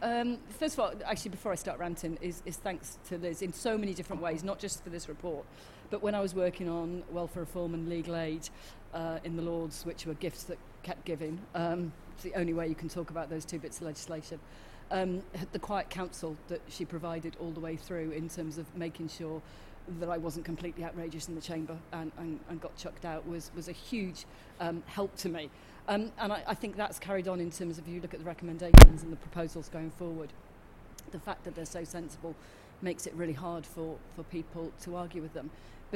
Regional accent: Wales, United Kingdom; because I'm Welsh, so I talk really quickly.

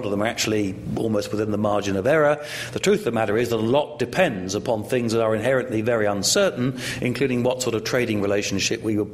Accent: United Kingdom; although I'm British, I'm very much a pro-European.

